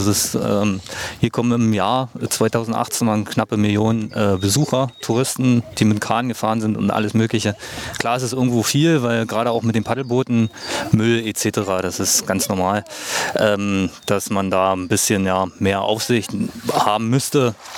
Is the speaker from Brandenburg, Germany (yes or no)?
yes; Lübbenau, Brandenburg, Germany; bin hier direkt in Lübbenau aufgewachsen und ja, seitdem in meiner Heimat.